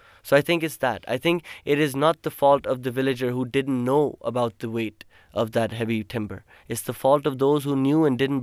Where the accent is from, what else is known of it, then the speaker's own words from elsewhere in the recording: Pakistan; I mean, as an architect and as a Pakistani, I'm speaking.